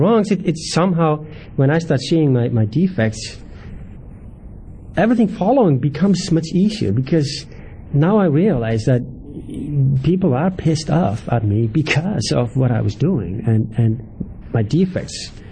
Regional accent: Iceland; So I was raised in Lutheran religion. State and church is not separated in Iceland.

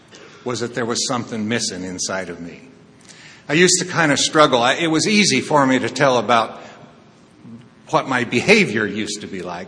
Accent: Wichita, Kansas, United States; also born or lived in Naples, Florida; now in Lake of the Ozarks, United States; If you look in your program, it says I'm from Wichita, Kansas. If you read my name badge, it says I'm from Naples, Florida.

